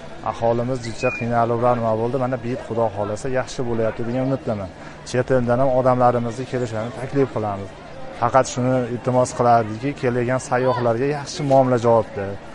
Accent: Shohimardon, Fergana Region, Uzbekistan; Shohimardonda tug'ilib o'sganman. 30 yildan beri rasmchilik qilamiz shu yerlarda.

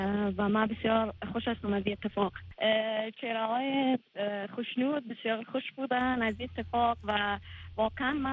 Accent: Afghanistan; در بند راک هستیم که کل ما افغان هستیم به نام

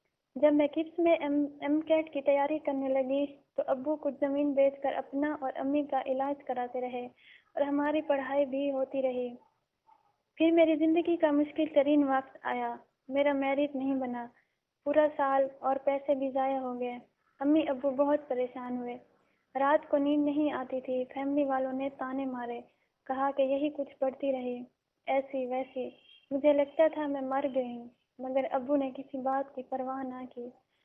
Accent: Punjab, Pakistan

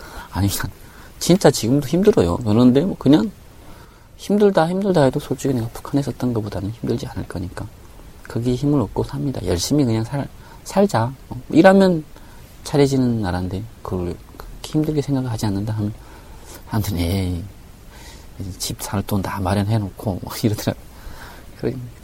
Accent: Hamgyong, North Korea; now in South Korea; 저는 함경도입니다.

